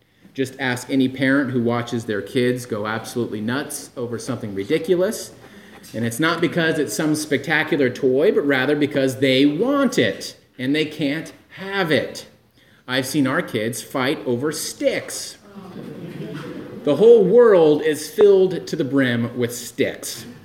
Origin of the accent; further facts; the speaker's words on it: St. Louis, Missouri, United States; I grew up in St. Louis, Missouri, and that's called the gateway city.